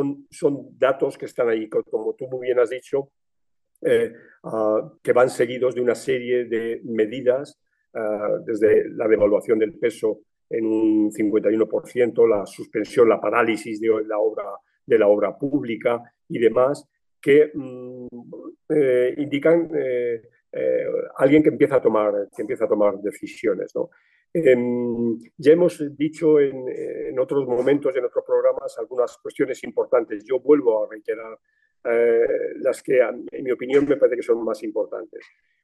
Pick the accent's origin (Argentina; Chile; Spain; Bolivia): Spain; y hablo como español